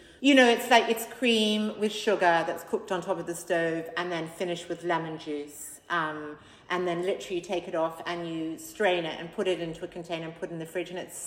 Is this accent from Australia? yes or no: yes; Australia; I came from a super healthy house growing up in Australia.